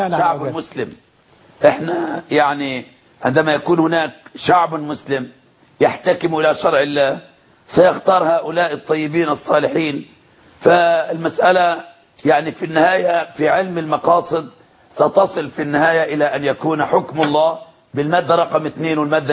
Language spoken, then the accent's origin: Arabic; Monufia Governorate, Egypt; أنا في قريتي كان عضو مجلس النواب عن المنطقة كلها كان أميا في عهد النظام السابق، كان أكبر حرامي جواميس في المنوفية كلها